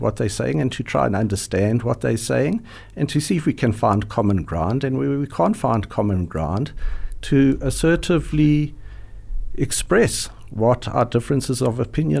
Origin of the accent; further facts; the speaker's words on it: South Africa; I identify strongly as a Jewish person, I identify as a South African, I identify as a psychologist